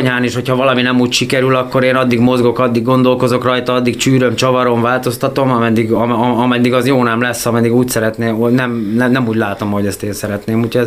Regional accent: Bács-Kiskun, Hungary; Én igazából Baja mellől származom, úgyhogy én onnan járok ide át minden nap

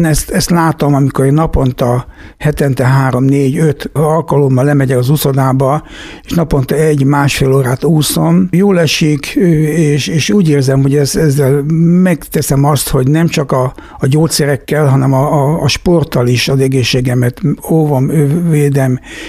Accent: Budapest, Hungary; Hát én igazából Pesten születtem, a Császáruszodába jártam úszni sokáig

